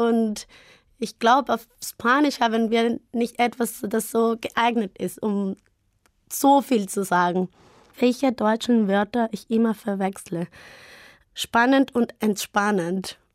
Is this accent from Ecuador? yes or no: yes; Quito, Pichincha, Ecuador; German is a second language; moved away as an adult; now in Germany; Ich komme aus Ecuador, aus der Hauptstadt Quito.